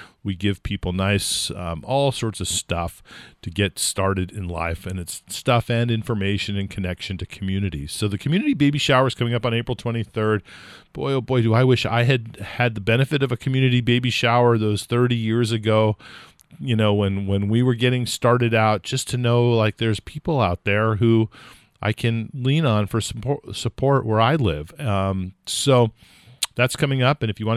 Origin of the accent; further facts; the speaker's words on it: California, United States; my wife is from Germany and I'm from California, and we had our first really big adventure away from both of our homes going on.